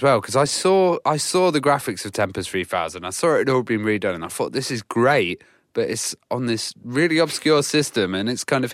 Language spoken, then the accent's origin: English; United Kingdom; As a British guy, I'm just like, wow, because I've never seen a pistol or touched one or anything like that.